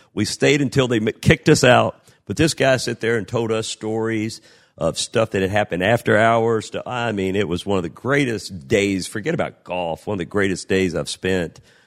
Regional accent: Madisonville, United States; I invited my best friend in life, Skip McGall. We grew up together in Madisonville, still best friends to today.

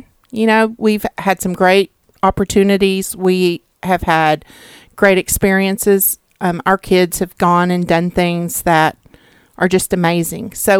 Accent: Hot Springs, Arkansas, United States; because I grew up in Hot Springs

